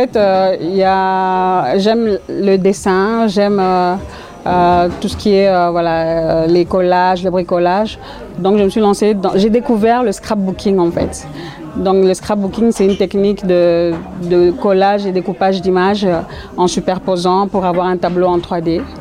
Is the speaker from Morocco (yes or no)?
no; Belgium; also born or lived in Congo; Je suis née au Congo, mais à 3 ans, mon père a eu une bourse d'études pour venir en Belgique faire sa thèse de doctorat en géographie.